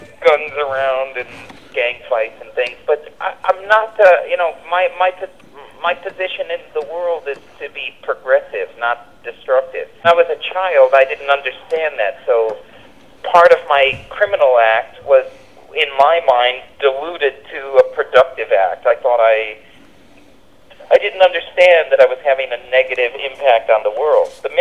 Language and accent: English; Buffalo, New York, United States; born there; as if because I was born in Buffalo, the film made itself.